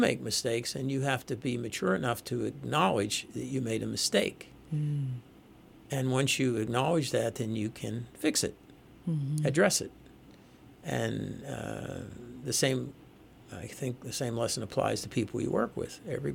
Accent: McKeesport, Pennsylvania, United States; born there; If you say, I was born in a small town called McKeesport.

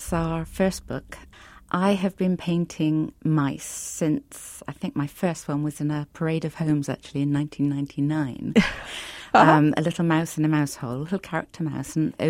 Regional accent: Portishead, South West England, United Kingdom; we grew up in Portishead in England, and the story is based loosely on Portishead.

